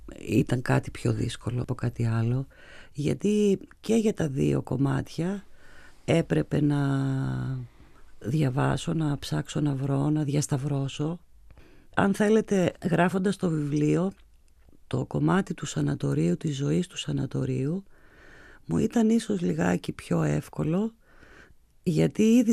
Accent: Meliti, Western Macedonia, Greece; παρότι κατάγομαι από τη Φλόρινα, από τη Μελίτη, μεγάλωσα εκεί, έχω βιώματα

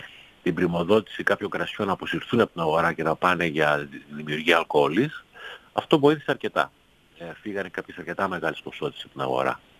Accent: Macedonia, Greece; Ως Μακεδόνας θα πρότεινα να είναι και κρασιά της Βορείου Ελλάδος.

